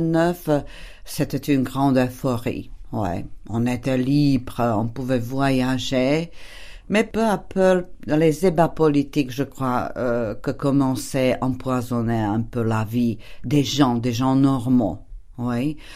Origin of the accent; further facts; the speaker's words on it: Hnúšťa, Banská Bystrica Region, Slovakia; now in Prague, Czechia; En Slovaquie, je viens de la Slovaquie centrale, d'une petite ville qui s'appelle Hnúšťa